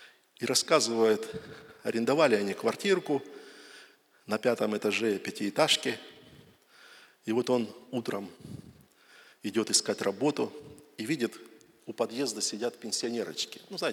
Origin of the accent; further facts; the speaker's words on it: Donetsk, Donetsk Oblast, Ukraine; кстати, я из Донецка … я живу, служу в группе церквей там в Донецке